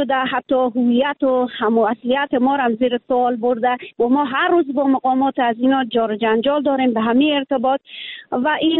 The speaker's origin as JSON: {"language": "Persian", "country": "Afghanistan", "lives_now": "Iran", "said": "به عنوان یک افغان همیشه دفاع کردم از وطن خود"}